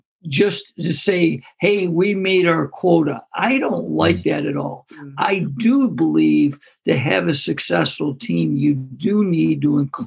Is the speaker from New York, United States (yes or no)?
yes; Greece, New York, United States; I grew up in Greece, so if you're local or in Rochester, it's the biggest suburb. And when I grew up, it was pretty much all Caucasian.